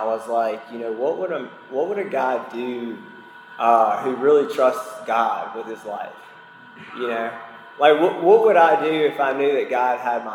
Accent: Mississippi, United States; You know, I grew up in Mississippi. My dad was white. My mother is from Honduras.

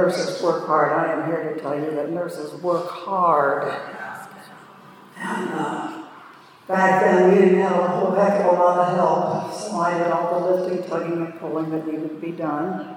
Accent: Columbus, Ohio, United States; born there; I was born in Columbus, Ohio. I did all my drinking up there, too. I knew every alley there was.

